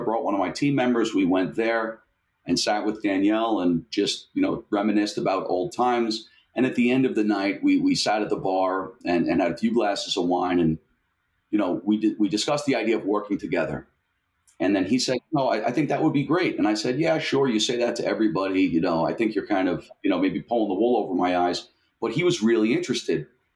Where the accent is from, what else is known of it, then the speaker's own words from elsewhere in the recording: New York, United States; I came down and I remember thinking, I'm a New Yorker. I'm moving way too quick here.